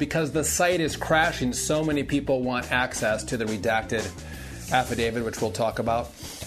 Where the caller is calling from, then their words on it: Hayward, Wisconsin, United States; I'm coming from Hayward, Wisconsin, on the shores of Round Lake, beautiful God's country, where the weather's been awesome, the water is clean, and some of you might disagree with me that Wisconsin is God's country, greatest state in the nation. But in … we love Wisconsin.